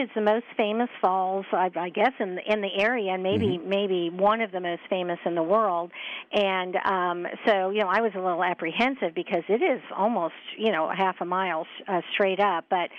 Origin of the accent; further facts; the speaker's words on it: East Coast, United States; We grew up on the East Coast.